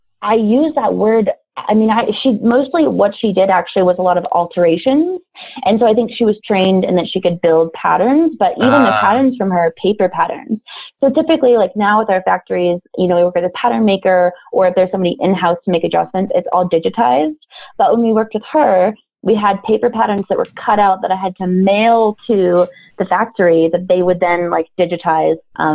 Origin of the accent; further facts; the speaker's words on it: Jackson, Wyoming, United States; But I grew up in Jackson, Wyoming.